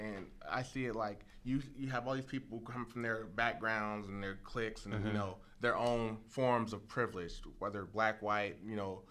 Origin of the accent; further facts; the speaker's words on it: California, United States; I'm from California, born and raised.